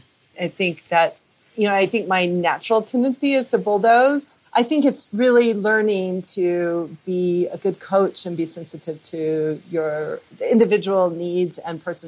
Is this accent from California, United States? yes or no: no; Oklahoma City, Oklahoma, United States; now in Golden, United States; Well, originally I'm from Oklahoma City.